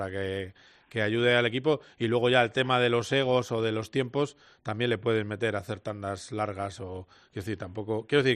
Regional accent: Spain; Vamos, yo como español diría

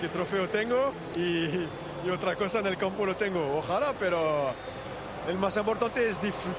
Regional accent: France; Spanish is a second language; en Francia, en mi país, es una cosa muy importante para mí

